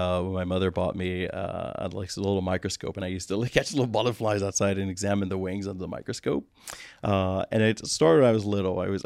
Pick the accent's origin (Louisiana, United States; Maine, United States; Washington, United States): Louisiana, United States; Brusly; now in Rochester, United States; I grew up, my family is from New Orleans, but I grew up in West Baton Rouge Parish in a city known as Brule, Louisiana